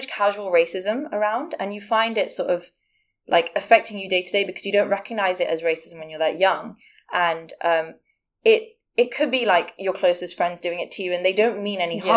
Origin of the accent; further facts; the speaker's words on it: India; And I was like, oh, I'm Indian. I don't really need sun cream because the melanin protects me.